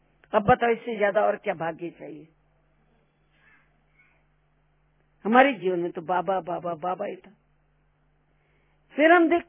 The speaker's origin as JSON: {"language": "Hindi", "region": "Punjab", "country": "India", "said": "यहाँ सर्दी तो बहुत होती थी और हम पंजाब से आए थे"}